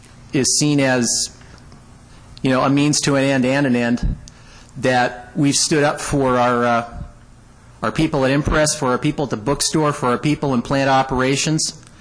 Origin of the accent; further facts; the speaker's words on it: Edmonton, Alberta, Canada; I was born and raised near Edmonton.